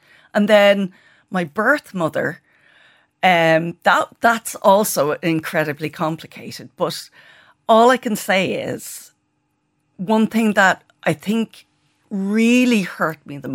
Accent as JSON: {"language": "English", "town": "Blackrock", "region": "Leinster", "country": "Ireland", "tie": "born or raised there", "also_born_or_lived": "England", "said": "I was born in England in a very fancy hospital because she was fancy. And then I was put in an orphanage in Blackrock."}